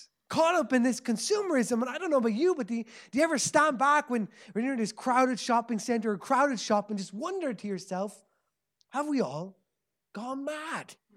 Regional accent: Leinster, Ireland; now in Dublin, Ireland; I'm originally from Kildare, been living in Dublin now for about 3.5 years

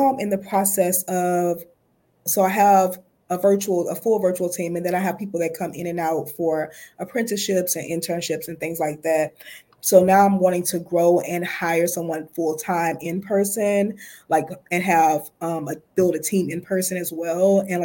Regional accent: New Orleans, Louisiana, United States; I'm originally from New Orleans, so my plan is to be able to set up a little base there

